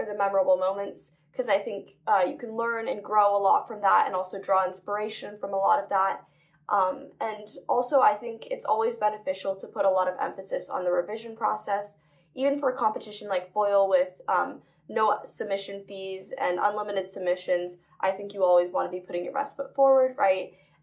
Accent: San Diego, California, United States; I'm a writer from San Diego, California, and a current freshman at Harvard University studying economics and English.

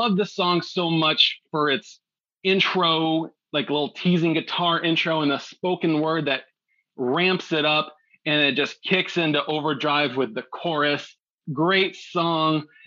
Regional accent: Michigan, United States; growing up in Michigan, a lot of oldies radio played a lot of Motown.

